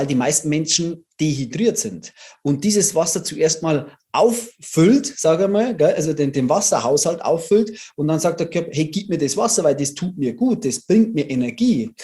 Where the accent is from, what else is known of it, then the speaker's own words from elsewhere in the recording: Bavaria, Germany; ich komme aus Bayern